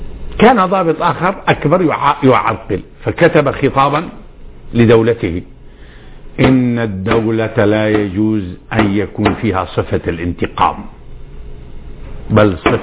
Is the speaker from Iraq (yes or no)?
no; Syria; أنا وإن كنت شاميا فأنا مصري